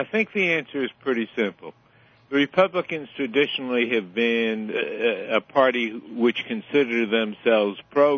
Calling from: New York, United States; from New York.

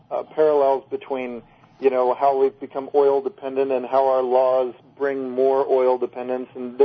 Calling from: Minnesota, United States; from Minnesota.

